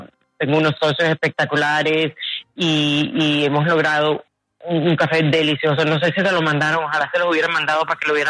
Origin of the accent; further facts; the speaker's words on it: Colombia; me encanta que la gente sepa que yo soy colombiana y me da muchísimo orgullo.